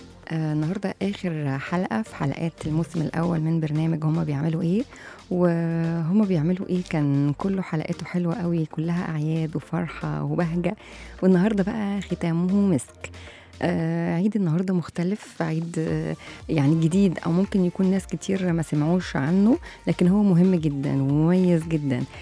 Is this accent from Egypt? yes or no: yes; Egypt; ويوم الإذاعة ده زي ما هو عندنا في مصر